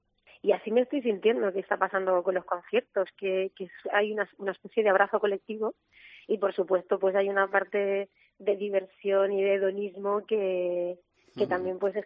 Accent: Letún, Spain; Fíjate también lo que ha pasado en Letún, en mi pueblo

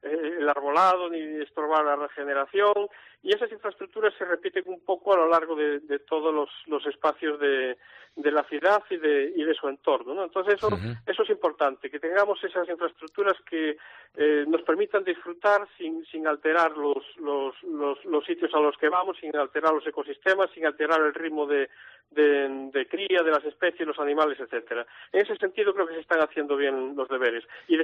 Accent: Galicia, Spain; el paisaje que nos identifica como gallegos y como pontevedreses.

